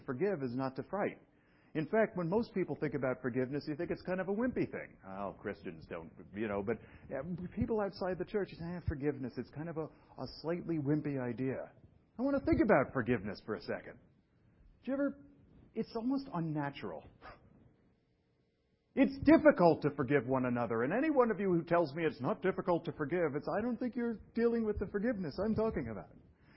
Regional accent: Brooklyn, New York, United States; The place I grew up in Brooklyn is now an artisanal place full of hipsters and sort of Ivy League types.

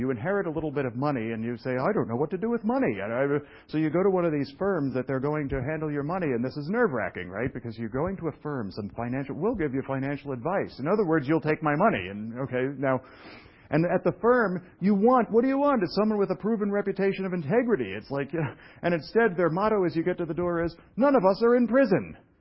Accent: Brooklyn, New York, United States; And I'm from Brooklyn and saying that.

